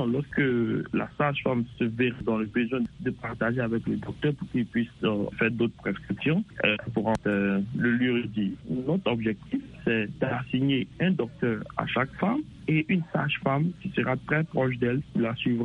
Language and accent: French; Côte d’Ivoire